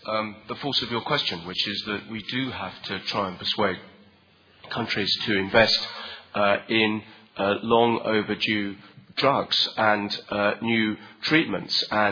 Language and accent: English; United Kingdom; the commitment that we have as British parliamentarians to raise the profile of this issue back at home